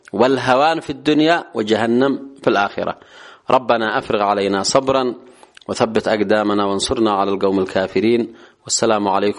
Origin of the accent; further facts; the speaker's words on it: Yemen; في بلدنا اليمن